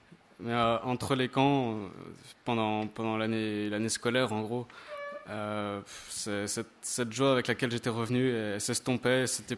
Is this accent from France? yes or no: yes; Brittany, France; j'ai 23 ans et j'ai grandi en Bretagne.